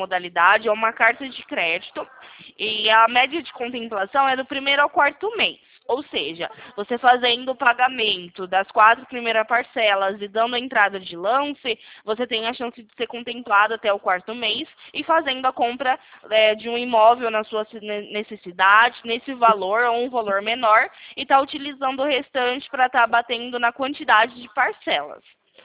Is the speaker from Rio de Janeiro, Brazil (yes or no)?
no; Campinas, São Paulo, Brazil; Eu sou aqui do interior de São Paulo, fico localizada na cidade de Campinas.